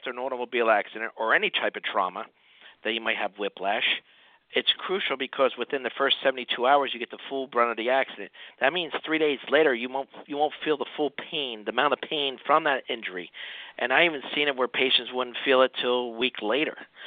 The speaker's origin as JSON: {"language": "English", "town": "Phillipsburg", "region": "New Jersey", "country": "United States", "said": "I was originally from Phillipsburg, New Jersey, which is right across the river from Easton, Pennsylvania."}